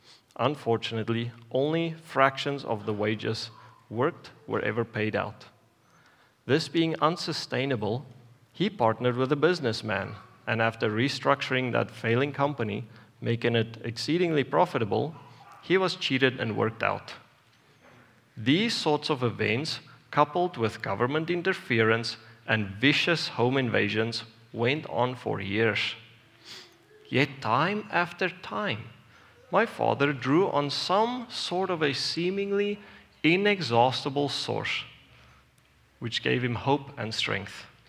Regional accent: South Africa; Growing up in South Africa in the late 1990s and early 2000s was a period filled with uncertainties and major economic upheaval.

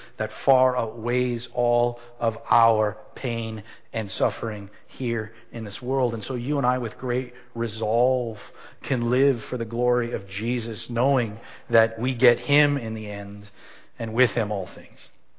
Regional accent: Canada; I grew up in Canada. I see my nation turning to a big pot of garbage.

